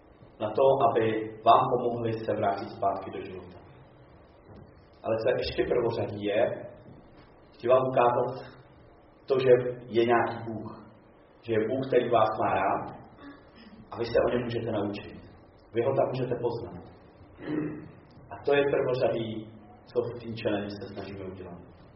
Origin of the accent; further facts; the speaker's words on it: Teplice, Ústí nad Labem Region, Czechia; já pocházím z Teplic a v Poštovicích už jsem přes 4 roky.